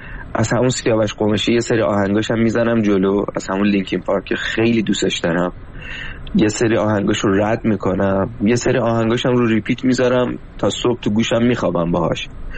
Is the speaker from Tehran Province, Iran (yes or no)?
yes; Tehran, Tehran Province, Iran; من متولد و بزرگ شده تهرانم ولی ریشم تبریزیه